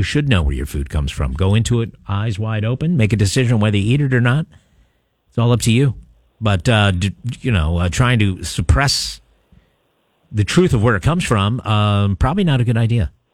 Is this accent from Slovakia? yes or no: no; Maryland, United States; I grew up in Western Maryland.